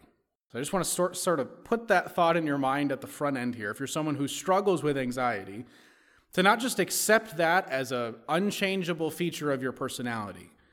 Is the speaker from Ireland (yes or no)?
yes; Ireland; I'm a miserable, angry person all the time because I'm Irish